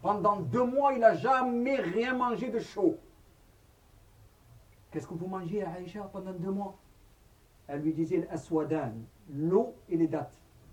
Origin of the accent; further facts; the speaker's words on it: Marseille, Provence-Alpes-Côte d'Azur, France; On est marseillais, on arrache.